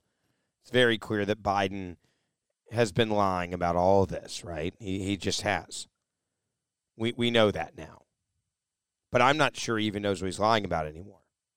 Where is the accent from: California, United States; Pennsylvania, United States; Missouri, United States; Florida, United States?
Pennsylvania, United States; Pennsylvania, oh, that's me. Yeah, I'm from Pennsylvania.